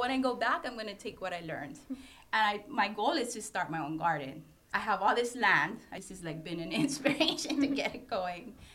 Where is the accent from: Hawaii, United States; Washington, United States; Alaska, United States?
Hawaii, United States; I'm actually from Oahu, Hawaii. I live in Kaneohe.